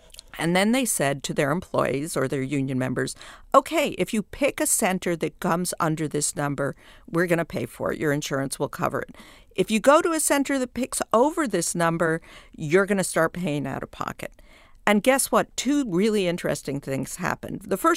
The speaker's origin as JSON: {"language": "English", "region": "New York", "country": "United States", "said": "I am from New York, where there are three or four really great hospital systems."}